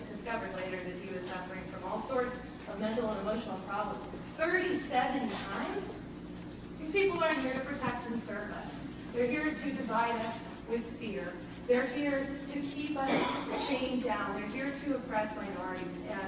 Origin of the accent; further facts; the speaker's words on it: Portland, Oregon, United States; from Portland